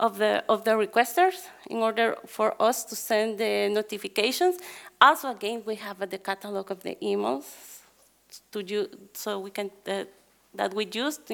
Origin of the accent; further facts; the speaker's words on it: Guatemala; English is a second language; I am from Guatemala